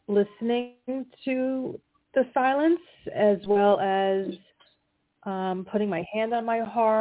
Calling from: Pennsylvania, United States; from Pennsylvania.

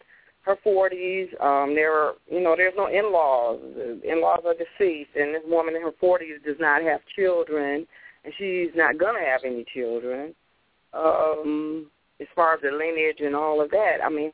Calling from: Detroit, Michigan, United States; I'm calling from Detroit.

